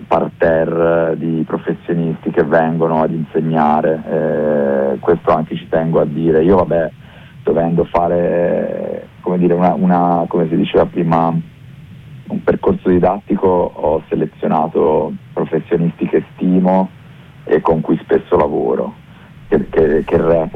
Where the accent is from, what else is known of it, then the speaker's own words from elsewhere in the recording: Tuscany, Italy; now in Milan, Italy; Io da toscano ho partecipato molto volentieri